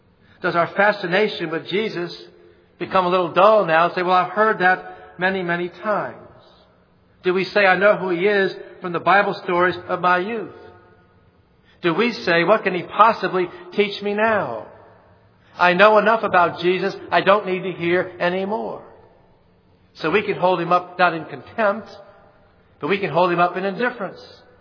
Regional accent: Metairie, Louisiana, United States; Now, I grew up in Metairie, and when I was a little boy in the summertime, I didn't like to wear shoes and probably didn't.

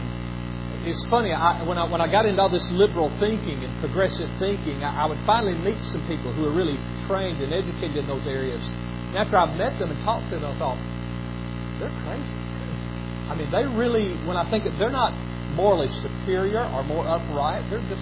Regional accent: Lawrenceburg, Tennessee, United States; I grew up in Lawrenceburg, Tennessee, in an unchristian home.

